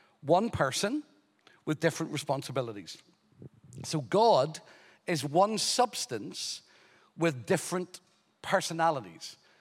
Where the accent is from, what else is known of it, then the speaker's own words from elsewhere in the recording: Ireland; I'm from Ireland.